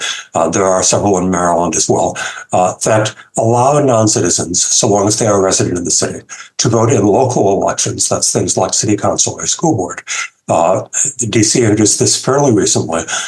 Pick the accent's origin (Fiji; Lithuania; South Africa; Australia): Australia; moved away as an adult; now in Washington, D.C., United States; I am not an American citizen. I am from Australia. I've only been here a few weeks.